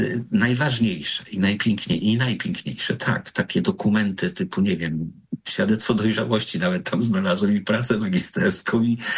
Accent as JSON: {"language": "Polish", "town": "Choszczno", "region": "West Pomeranian Voivodeship", "country": "Poland", "tie": "born there", "also_born_or_lived": "Barlinek / Szczecin / Poznań", "said": "Po pierwsze, tam, gdzie się urodziłem, w Choszcznie, potem się uczyłem w Barlinku, potem studiowałem w Szczecinie, potem pracowałem w Poznaniu"}